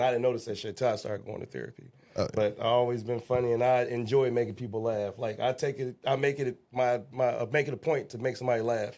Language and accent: English; Detroit, Michigan, United States; I said I grew up. I'm from Brightmoor. West side of Detroit.